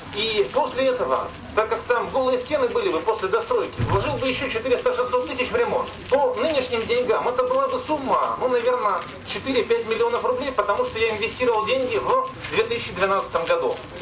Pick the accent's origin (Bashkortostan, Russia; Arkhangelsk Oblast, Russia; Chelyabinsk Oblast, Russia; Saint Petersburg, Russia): Arkhangelsk Oblast, Russia; Arkhangelsk; Мы вложились в родной город, потому что мы хотели здесь жить, здесь растить детей и внуков и развивать Архангельск и жить здесь самим. Мы патриоты родного города.